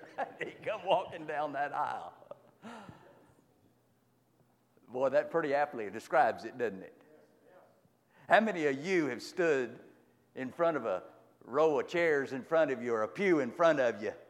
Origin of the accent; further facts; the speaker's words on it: Texas, United States; because I'm from Texas and talk a little different than some of them even up there, he got tickled at the way I talked.